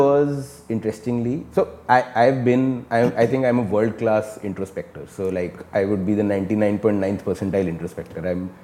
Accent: Delhi, India; So born and brought up in Delhi.

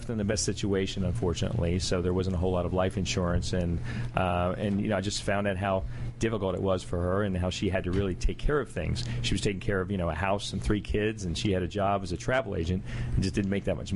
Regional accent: Baltimore, Maryland, United States; An Army brat from when I was really young, but really ended up in Baltimore.

